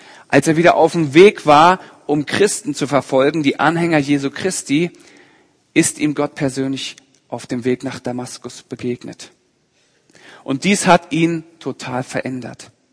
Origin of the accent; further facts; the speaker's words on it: Berlin, Germany; ich komme gebürtig aus Berlin, man hört es mir nicht mehr ganz an, aber ich bin ein Berliner und von daher fahren meine Familie und ich mindestens einmal im Jahr nach Berlin.